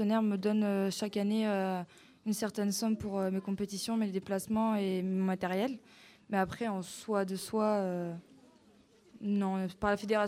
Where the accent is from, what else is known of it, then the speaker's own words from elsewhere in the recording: Orléans, Centre-Val de Loire, France; moi je suis d'Orléans